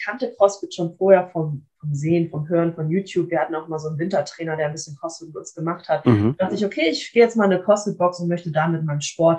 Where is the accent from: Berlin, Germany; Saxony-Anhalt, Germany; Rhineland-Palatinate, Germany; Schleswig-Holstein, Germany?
Schleswig-Holstein, Germany; Kiel; born or raised there